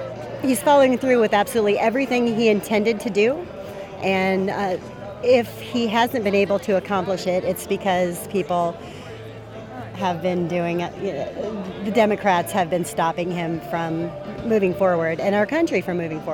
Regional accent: Seymour, Iowa, United States; I'm from Seymour, Iowa.

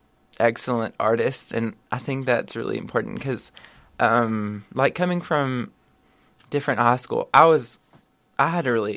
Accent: Harrisburg, Arkansas, United States; I'm from Harrisburg, Arkansas, which is just down the road from Jonesboro.

